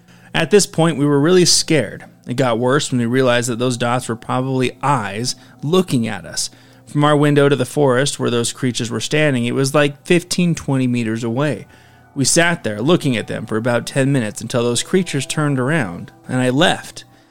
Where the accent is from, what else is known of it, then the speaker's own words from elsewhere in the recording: Ireland; just so you know, I am Irish.